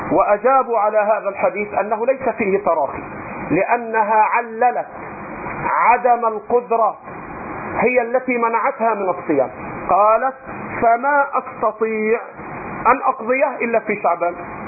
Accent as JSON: {"language": "Arabic", "country": "Egypt", "said": "ولذلك عندنا في مصر بيوجعوا روسنا انتخابات."}